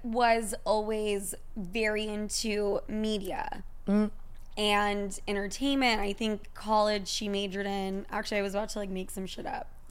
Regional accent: Utah, United States; Like, I grew up in Utah, which is very conservative, and a lot of Mormons live there.

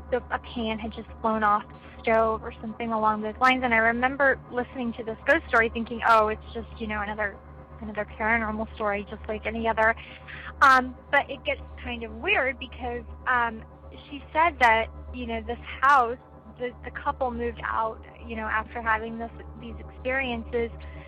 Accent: Bosnia & Herzegovina; English is a second language; I'm actually originally from Bosnia. And I had taken a trip back home to visit family.

